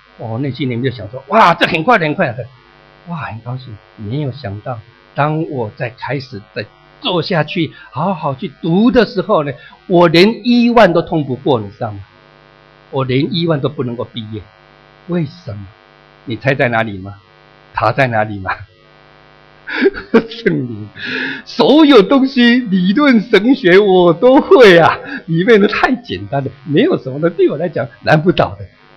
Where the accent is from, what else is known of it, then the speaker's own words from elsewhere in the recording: Taiwan; now in Auckland, New Zealand; 我记得在4年前的时候，我回到我的家乡，回到台湾，去看到我老迈的妈妈，那时候她已经93岁了